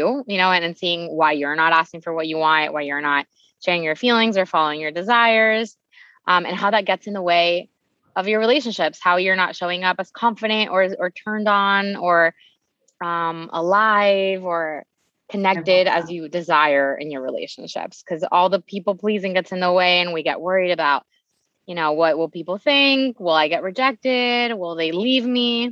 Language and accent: English; Venezuela; So I am originally from Venezuela. I grew up in a very sheltered Jewish community.